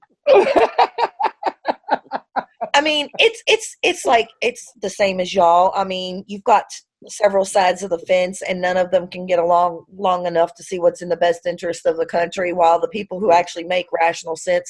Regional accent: United States; I don't know what these tickets are in y'all's dollar amount because, you know, I'm American, but what are y'all, euros?

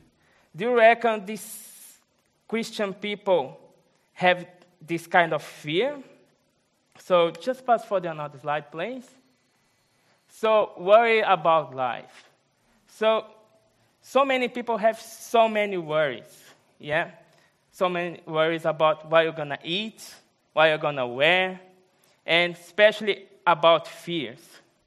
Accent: Brazil; English is a second language; I'm from Brazil. I'm 32 years old.

